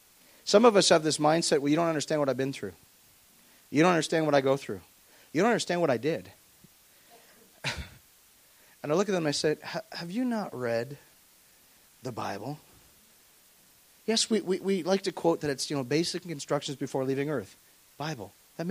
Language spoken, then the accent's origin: English; Oshawa, Ontario, Canada; I'm from Oshawa. The schwa, it's called the schwa for a reason, and it's not good.